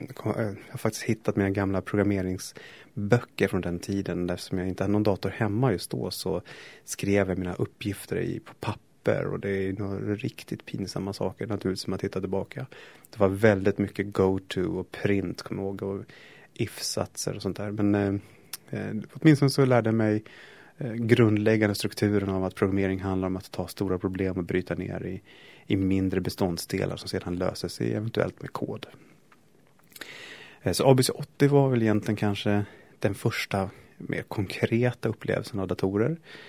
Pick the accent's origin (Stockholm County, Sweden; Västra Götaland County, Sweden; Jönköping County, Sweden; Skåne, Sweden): Stockholm County, Sweden; Stockholm; also born or lived in Leksand; now in Vallentuna, Sweden; Men jag är också född i Stockholm. 1973 så föddes jag på Södermalm och växte sedan upp bland på Söders höjder egentligen. Ända fram till, jag var 14 egentligen, slutade 8. Och flyttade upp till Leksand